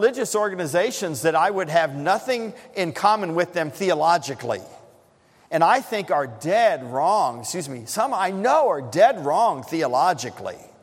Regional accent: United States; as an American, we have been given the First Amendment

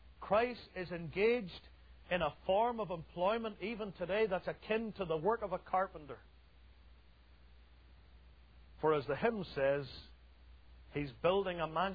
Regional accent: United Kingdom; I grew up in the United Kingdom calling a carpenter a joiner.

